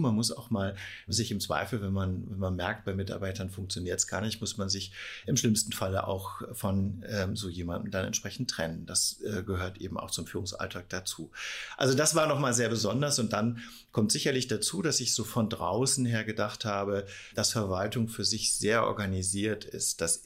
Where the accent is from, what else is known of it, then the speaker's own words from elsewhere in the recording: Emden, Lower Saxony, Germany; dass ich quasi mein Talent meiner Heimatstadt zur Verfügung stellen wollen